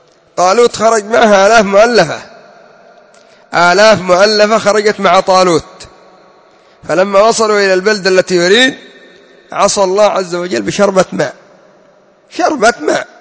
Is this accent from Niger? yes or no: no; Yemen; انظروا في شعبان كم تتوجه من الزيارات هنا عندنا في اليمن